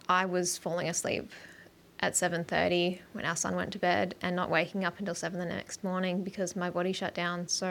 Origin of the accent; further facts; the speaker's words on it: Australia; I'm a listener from Australia. We've been pretty lucky over here.